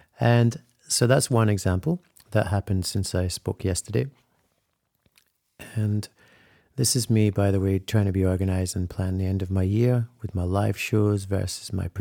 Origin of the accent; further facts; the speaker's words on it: Scotland, United Kingdom; They made a little friendly little friendly comment about me being a Scotsman.